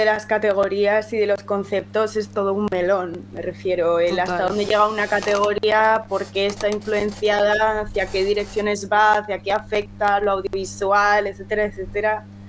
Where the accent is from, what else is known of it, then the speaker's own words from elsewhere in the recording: Vitoria-Gasteiz, Basque Country, Spain; Si es que yo soy de Gasteiz, yo soy de Adurza.